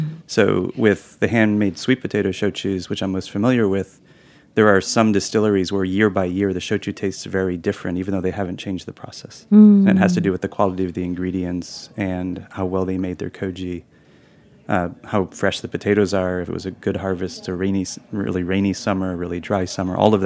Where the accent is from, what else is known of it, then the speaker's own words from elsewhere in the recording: United States; And the reason that this is difficult for me is because I'm American.